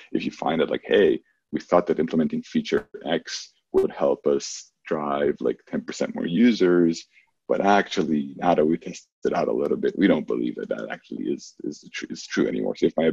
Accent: Israel; now in San Francisco, United States; I come from Israel, and we have a very different culture.

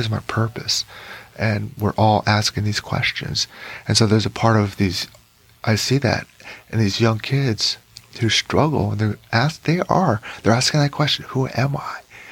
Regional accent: Juneau, Alaska, United States; oh, just very similar to, as an artist, I grew up in Juneau, Alaska, and that's mainly where the Tlingit people are in Southeast Alaska, is from that area.

